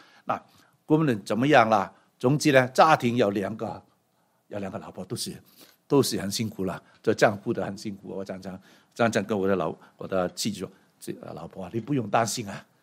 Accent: Guangdong, China; 这个我们广东人说他是大太太，对吗？

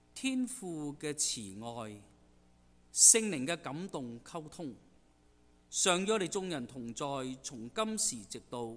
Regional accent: Guangdong, China; 为什么我们不好像我们广东人说何不一试呢

